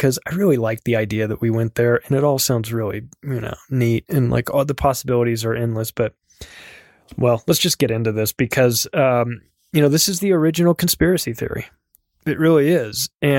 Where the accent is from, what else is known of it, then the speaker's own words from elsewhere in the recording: United States; I'm not a big rah-rah America guy, but I am an American.